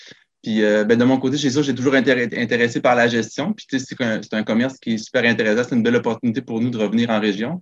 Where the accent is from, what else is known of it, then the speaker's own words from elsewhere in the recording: Bergeronnes, Quebec, Canada; Gabriel et moi, on est originaire de Bergeronne. Fait qu'on avait une opportunité de revenir s'installer dans le coin.